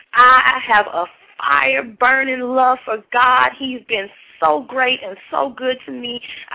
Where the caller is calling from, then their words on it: Miami, Florida, United States; Oh, I'm calling from Miami, Florida.